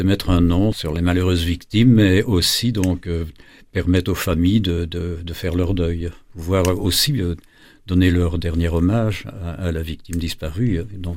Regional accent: Brussels, Belgium; j'ai grandi sur Woluwe Saint-Pierre, à Bruxelles, qui est une commune de Bruxelles. Et j'y ai passé la grande partie de ma jeunesse

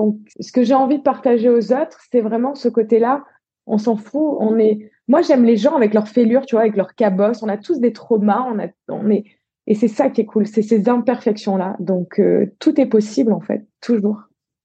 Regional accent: Allauch, Provence-Alpes-Côte d'Azur, France; j'ai grandi à Marseille, enfin pas tout à fait Marseille, à Allo, une petite commune limitrophe qui s'écrit Alloche, mais qui prononce bien Allo, avec mon papa, ma maman, dans une petite maison de lotissement.

